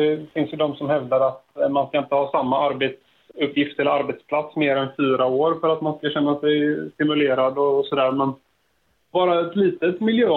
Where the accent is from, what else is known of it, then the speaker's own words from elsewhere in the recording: Landvetter, Västra Götaland County, Sweden; Jag är uppvuxen en bit öster om Göteborg. Det är ingen hemlighet. Landvetter.